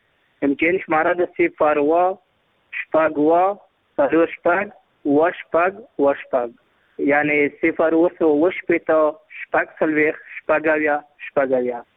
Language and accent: Pashto; Zabul, Afghanistan; زه د زابل ولایت یم.